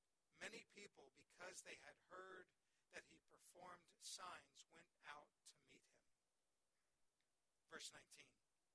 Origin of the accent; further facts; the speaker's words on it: Denver, Colorado, United States; I grew up in Denver